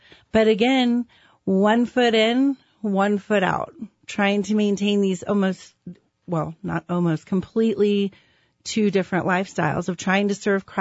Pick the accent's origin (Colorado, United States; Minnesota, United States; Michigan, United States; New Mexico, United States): New Mexico, United States; Albuquerque; I was raised here in Albuquerque in a very loving, supportive Christian home